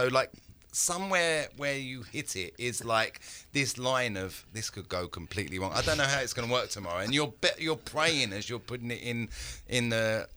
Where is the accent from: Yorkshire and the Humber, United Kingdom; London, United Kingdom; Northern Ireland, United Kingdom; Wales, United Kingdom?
London, United Kingdom; I'm doing something in London also, like my hometown.